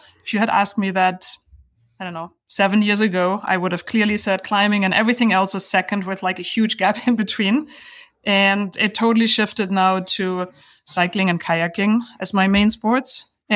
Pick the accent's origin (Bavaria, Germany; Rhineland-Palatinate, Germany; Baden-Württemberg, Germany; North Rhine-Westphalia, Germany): Baden-Württemberg, Germany; Yeah, I grew up in Germany, southern Germany, close to the Black Forest.